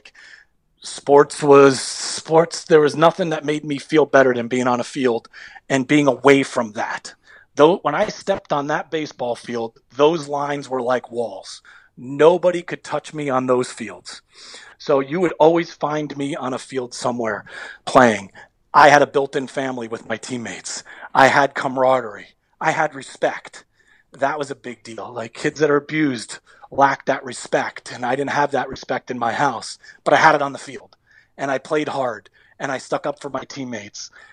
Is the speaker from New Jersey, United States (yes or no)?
yes; Union Beach, New Jersey, United States; we grew up in Union Beach. Is it Homedale? No. Is it Rumson? No. Is it those areas? No. It was lower on the socioeconomic scale, but we were a typical lower to middle class family, right?